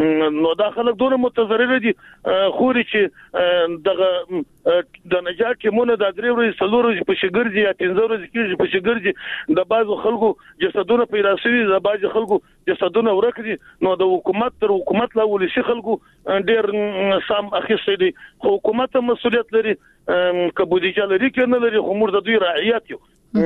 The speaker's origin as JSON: {"language": "Pashto", "region": "Jowzjan", "country": "Afghanistan", "said": "موږ خو د جوزجان د ولایت یو"}